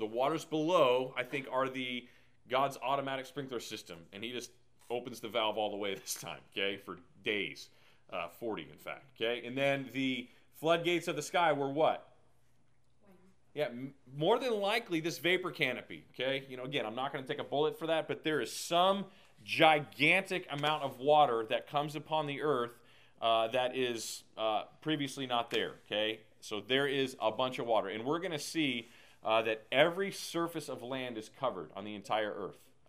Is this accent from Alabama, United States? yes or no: no; Texas, United States; Like, I'm from Texas. We have thunderstorms there.